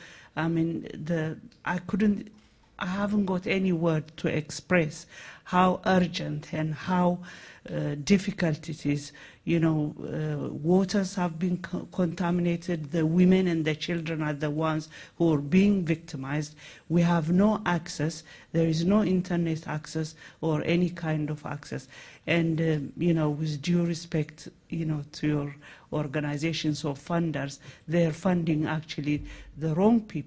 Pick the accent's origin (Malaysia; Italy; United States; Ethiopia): Ethiopia; and I'm originally from Ethiopia.